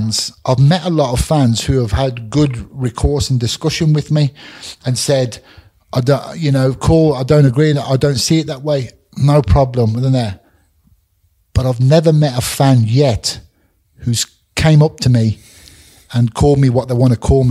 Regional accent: United Kingdom; because I was the first and the only guy going over to the US, you know, as a Brit.

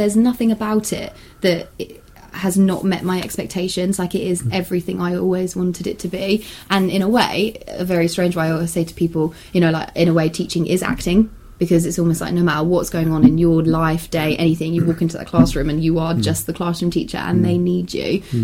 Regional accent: Whitstable, South East England, United Kingdom; also born or lived in Canterbury; Okay, so I was born in Canterbury. So born in Canterbury and brought up in Whitstable. Went to school in Canterbury and then to the two universities in Canterbury as well. So very much a local girl.

